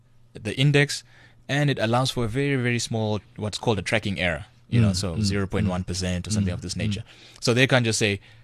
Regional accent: Soweto, Gauteng, South Africa; I'm from DK.

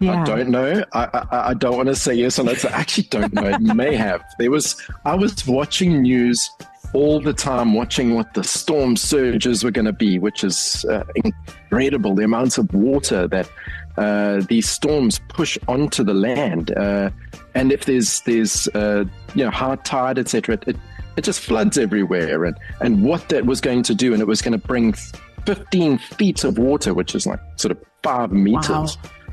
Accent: Cape Town, Western Cape, South Africa; now in United States; I'm from Cape Town.

